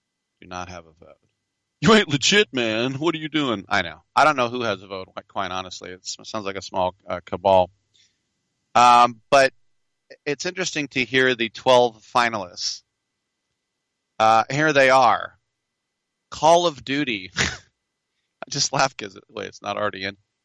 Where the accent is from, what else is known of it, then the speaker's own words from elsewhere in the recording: Oakland, California, United States; Now, I remember years ago out here in my hometown of Oakland, California, they had their own Video Game Hall of Fame.